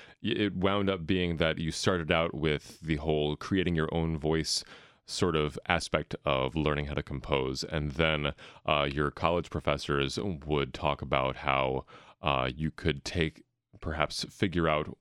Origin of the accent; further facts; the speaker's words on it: Pittsburgh, Pennsylvania, United States; All right, cool. Yeah, I'm from Pittsburgh.